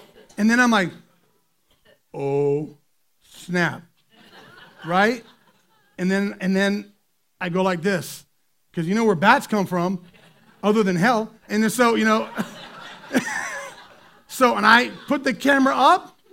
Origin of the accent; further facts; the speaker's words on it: United States; I will remind you before that I'm an American, and I am American. I have my American flag.